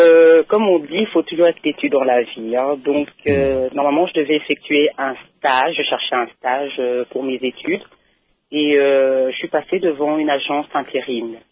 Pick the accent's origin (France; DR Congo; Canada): DR Congo; now in Belgium; Moi-même, je suis Congolaise, mes enfants Congolais. Donc, on peut dire que je suis entre les deux cultures.